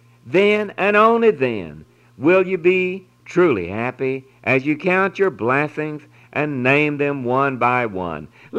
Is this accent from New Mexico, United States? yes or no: no; Louisiana, United States; Francis and I, with our four children, had the opportunity to make a trip back to my home state of Louisiana.